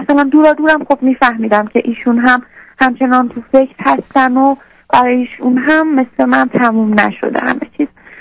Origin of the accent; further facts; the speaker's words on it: Isfahan, Iran; من از اصفهان هستم